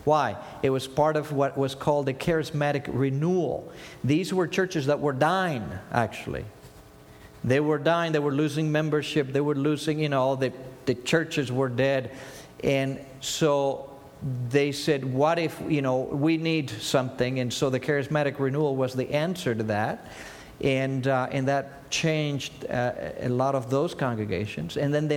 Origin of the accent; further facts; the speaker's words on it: Argentina; accent: Argentine; English is a second language; moved away as an adult; this guy has a little accent. Yeah, I was born and raised in Argentina. I came when I was 18, and I didn't know a word of English